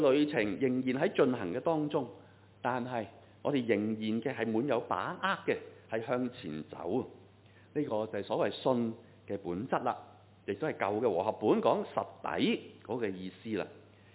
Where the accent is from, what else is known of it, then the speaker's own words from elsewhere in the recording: Hong Kong; 我们香港人很喜欢去旅行，是不是？